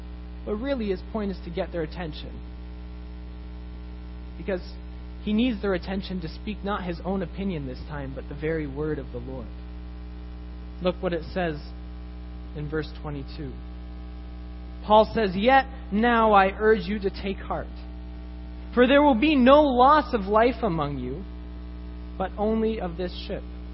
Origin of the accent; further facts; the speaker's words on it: Canada; Now, as many of you may know, I am Canadian.